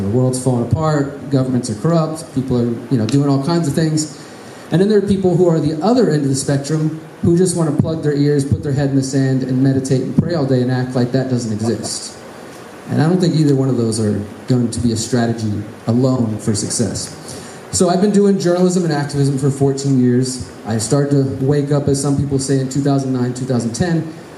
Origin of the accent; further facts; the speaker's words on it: Houston, Texas, United States; moved away as an adult; now in Morelia, Mexico; I'm 38 years old. I'm originally from Houston, Texas. I've been living in Morelia for the last 3 years, since March 2020.